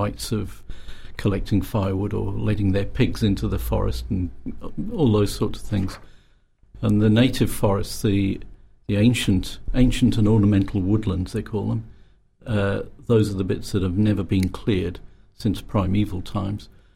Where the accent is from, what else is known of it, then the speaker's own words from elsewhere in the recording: Yorkshire and the Humber, United Kingdom; moved away; I'm a Yorkshire lad, originally.